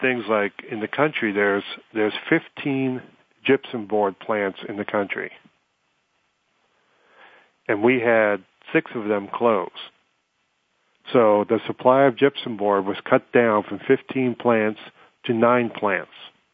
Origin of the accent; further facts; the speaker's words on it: Scotland, United Kingdom; born there; I'm Scottish by birth